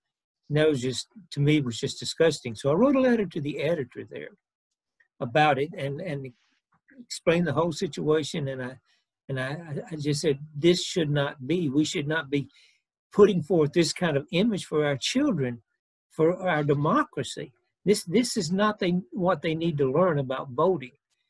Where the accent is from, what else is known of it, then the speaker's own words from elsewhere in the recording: Tennessee, United States; Well, I was from Tennessee, but I lived up there. I lived up there for 8 years and then came back.